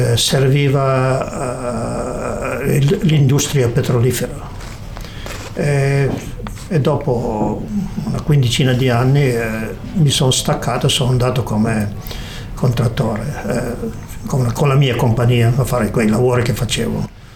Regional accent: Piedmont, Italy; accent: Piedmontese; son tornato indietro col mio dialetto, invece di parlare italiano si parlava il dialetto piemontese.

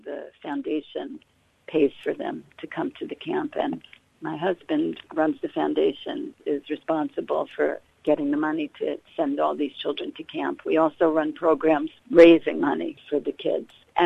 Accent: Long Island, New York, United States; I was born on Long Island. I grew up in New York on Long Island. I went to university in New York.

